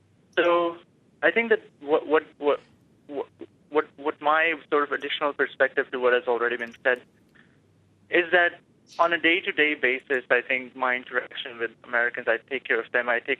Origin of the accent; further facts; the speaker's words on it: Pakistan; accent: Pakistani; And I'm Pakistani, and I speak with a Pakistani accent.